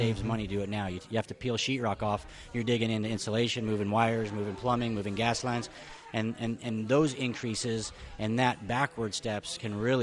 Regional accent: California, United States; Well, originally I'm from California, and I've traveled all over the world, so I have a global experience.

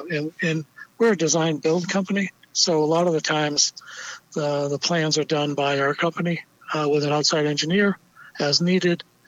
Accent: Nantucket, Massachusetts, United States; When I grew up in Nantucket, you kind of did everything.

